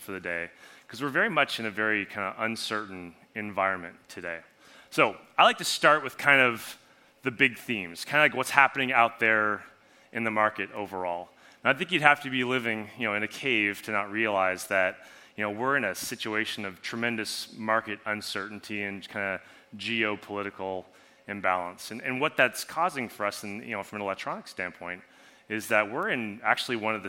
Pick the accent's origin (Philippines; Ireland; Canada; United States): Canada; and I'm actually from Canada.